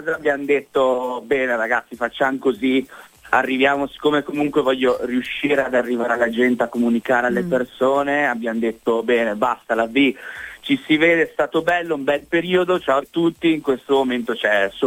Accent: Villa Fontana, Veneto, Italy; diciamo che il mio paese, da dove arrivo, la storia comunque della mia vita, il mio papà napoletano che si sposta per militare

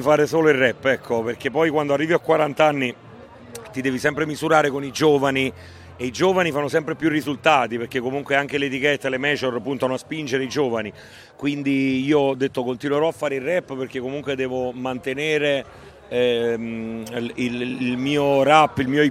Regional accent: Cimitile, Campania, Italy; Gianluca Gaetano, che è del mio paese, di Cimitile

